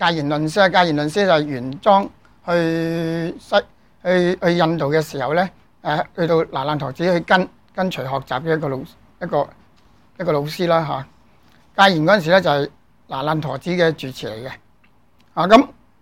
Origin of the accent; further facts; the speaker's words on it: China; 就等於我哋中國人你。